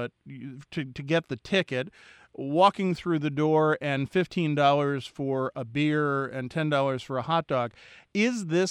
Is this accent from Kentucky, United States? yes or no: no; Philadelphia, Pennsylvania, United States; as a Philadelphian, but also as a Muppet fan, I believe to be our greatest mascot.